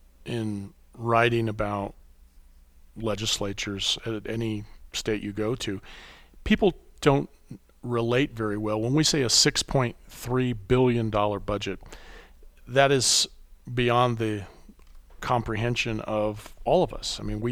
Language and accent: English; Colorado, United States; I grew up in Colorado, so I know a fair amount about that state